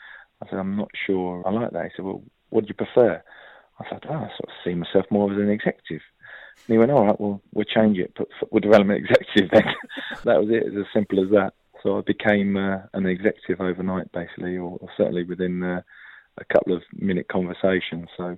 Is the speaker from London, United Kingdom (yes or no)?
no; Luton, East of England, United Kingdom; I come from Luton.